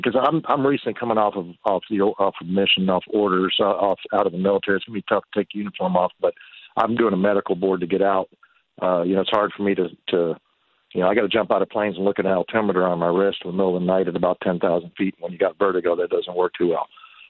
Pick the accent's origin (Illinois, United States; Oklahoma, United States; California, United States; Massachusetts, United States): Oklahoma, United States; You know, I'm from Oklahoma, Texas border. We get a tornado in this town.